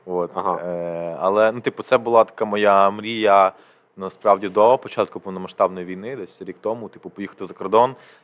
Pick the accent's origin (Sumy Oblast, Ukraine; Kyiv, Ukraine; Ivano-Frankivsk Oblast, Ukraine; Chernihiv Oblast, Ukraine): Kyiv, Ukraine; also born or lived in Kharkiv / Lviv / Ternopil; Типу, я сам родом з Києва, от, але при цьому встиг пожити вже і в Харкові, і у Львові, і в Тернополі.